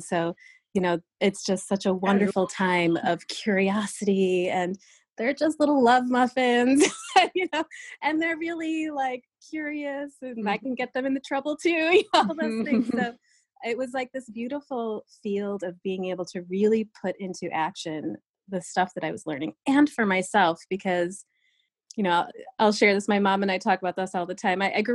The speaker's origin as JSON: {"language": "English", "region": "New York", "country": "United States", "tie": "born or raised there", "said": "when I was growing up as an Indian kid in this small town in upstate New York"}